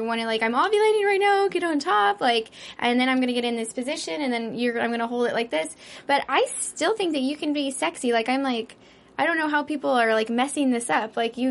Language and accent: English; Las Vegas, Nevada, United States; I mean, I grew up in Vegas, so I saw sex all over the place.